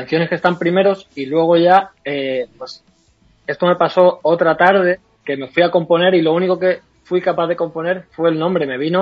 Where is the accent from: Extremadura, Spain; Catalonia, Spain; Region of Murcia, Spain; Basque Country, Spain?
Extremadura, Spain; Cáceres; yo estaba trabajando y viviendo en Cáceres, que soy de Cáceres.